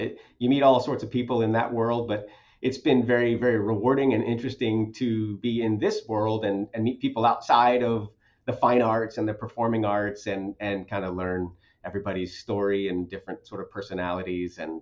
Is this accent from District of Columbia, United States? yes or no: no; Texas, United States; I live in San Antonio. I'm from Texas also, from, you know, originally.